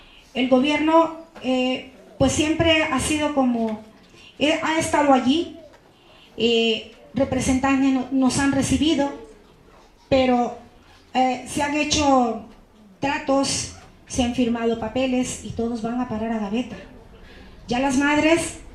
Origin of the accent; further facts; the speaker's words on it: El Salvador; vengo de El Salvador